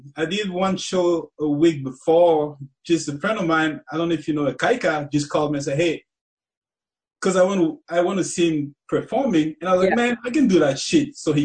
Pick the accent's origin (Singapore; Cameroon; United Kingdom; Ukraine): Cameroon; now in United States; Because when I first moved to America, you know, I'll go to the street, I'll never see anybody.